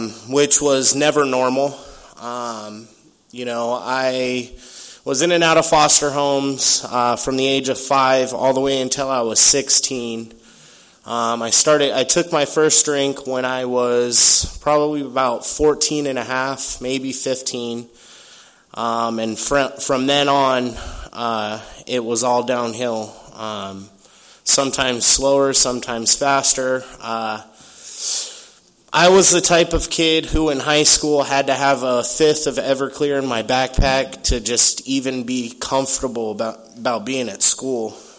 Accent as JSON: {"language": "English", "town": "Tucson", "region": "Arizona", "country": "United States", "tie": "born or raised there", "said": "So I guess I'm going to start from the beginning. I was raised in Tucson, Arizona. I was a ward of the state from the age 5."}